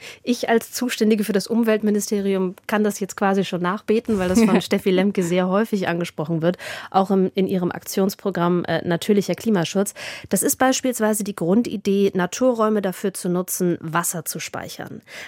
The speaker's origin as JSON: {"language": "German", "region": "Northern Germany", "country": "Germany", "said": "Ich komme ja aus Norddeutschland, bei uns ist zwischen den Weiden immer ein Graben"}